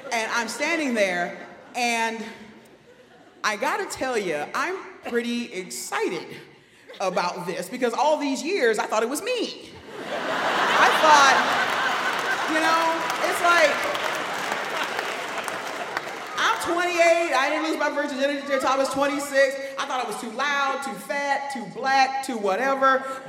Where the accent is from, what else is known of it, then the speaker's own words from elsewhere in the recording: Detroit, Michigan, United States; Okay, now I'm mad. Okay, because I'm from Detroit and you are trying to hustle a hustler.